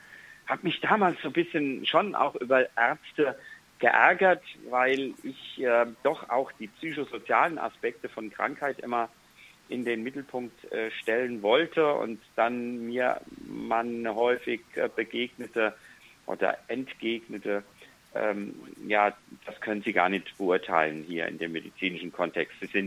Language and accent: German; Mainz, Rhineland-Palatinate, Germany; ich bin in Mainz groß geworden. Ich bin in einem dem damaligen städtischen Kinderheim von Mainz groß geworden, aber nicht als Kind in diesem Kinderheim